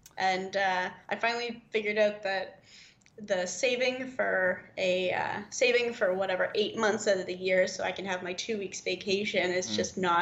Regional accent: Toronto, Ontario, Canada; Well, I grew up in Toronto.

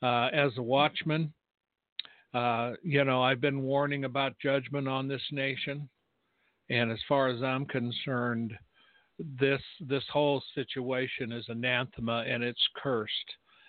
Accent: United States; But I am an American, and I am a watchman.

